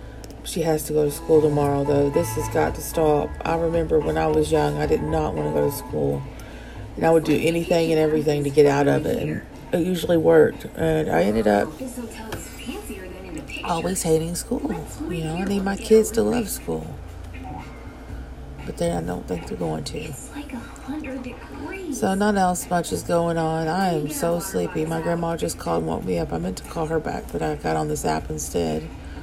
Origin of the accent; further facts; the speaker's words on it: Batesville, Arkansas, United States; I have two kids. I'm from Batesville, Arkansas, and I'm just here telling it like it is.